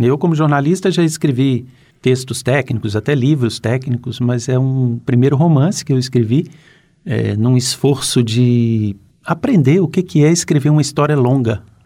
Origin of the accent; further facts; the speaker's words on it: Minas Gerais, Brazil; Eu sou de Minas, o livro se passa em Minas e acontece isso.